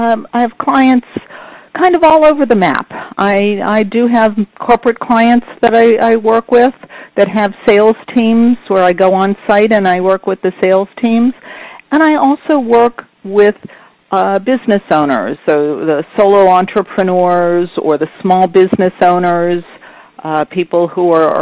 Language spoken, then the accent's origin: English; Pennsylvania, United States; now in New York City, United States; I grew up in Pennsylvania, and I moved to New York City to dance when I was a teenager.